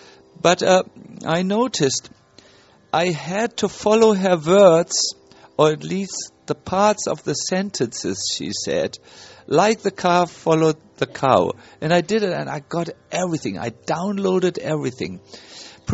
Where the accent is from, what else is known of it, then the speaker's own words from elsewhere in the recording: Germany; English is a second language; I'm sorry, I'm from Germany, and we always need to understand everything like a mathematician.